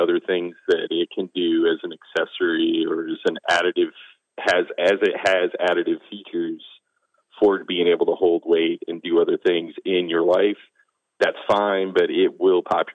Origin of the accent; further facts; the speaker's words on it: Wyoming, United States; moved away; Yeah, so I grew up in Wyoming, but my family's all from Eastern Kentucky, West Virginia. My family moved back from Wyoming in 94